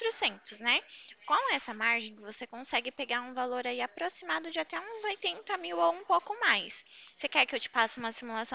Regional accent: Atibaia, São Paulo, Brazil; eu sou aqui de Atibaia

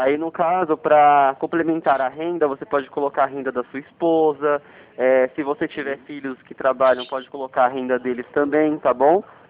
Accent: Franco da Rocha, São Paulo, Brazil; Eu sou de Franco da Rocha também

